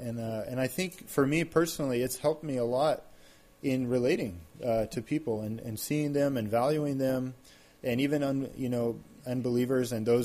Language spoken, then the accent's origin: English; Vermont, United States; originally I'm from Vermont.